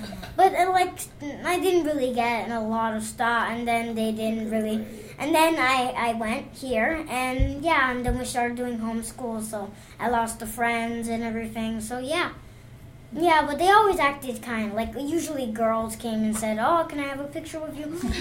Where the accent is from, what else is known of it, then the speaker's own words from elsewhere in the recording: Canada; it's the only sport I'm really proud of saying I'm Canadian